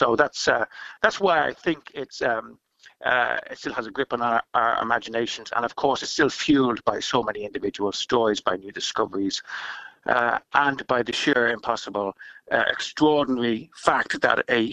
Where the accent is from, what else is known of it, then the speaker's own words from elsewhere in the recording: Ireland; Irish people, you know, I'm Irish myself